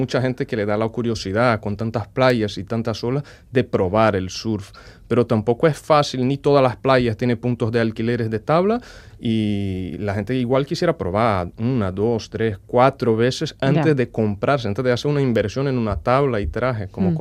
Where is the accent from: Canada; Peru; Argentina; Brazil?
Brazil; Spanish is a second language; moved away as an adult; also born or lived in Barcelona; now in Bilbao, Spain; Yo soy de Brasil. Uh-huh. He vivido en Barcelona por 3 años, donde conocí a mi esposa.